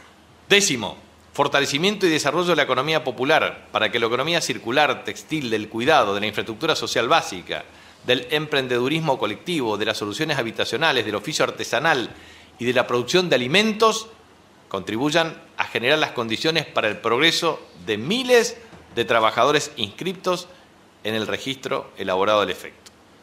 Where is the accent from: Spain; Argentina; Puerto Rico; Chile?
Argentina; Chaco; los desequilibrios históricos que hemos sufrido como chaqueños y chaqueñas, como argentinos del Norte Grande